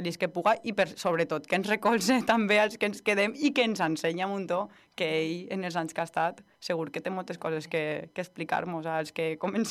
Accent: Vila-real, Valencian Community, Spain; fer-ho per a la meva gent i per al meu poble

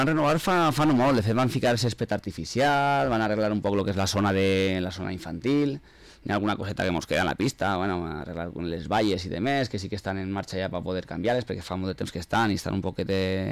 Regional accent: Burriana, Valencian Community, Spain; now in Villarreal, Spain; jo no sóc de Villarreal, jo sóc de Burriana, però bueno, porto 18 anys vivint en Villarreal. Treballo en Villarreal fa 25 anys

